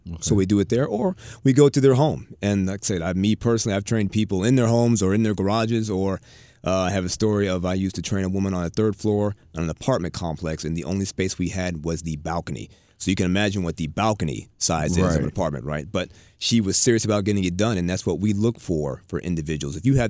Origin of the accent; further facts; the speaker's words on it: Pittsburgh, Pennsylvania, United States; now in Houston, United States; Well, I have been a Houstonian now for 10 years. I originally come from the East Coast. I'm from Pittsburgh, Pennsylvania.